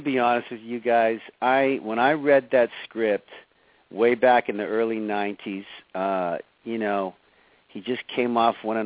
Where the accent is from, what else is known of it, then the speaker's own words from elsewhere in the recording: Canada; Being a Canadian boy, I played hockey my whole life.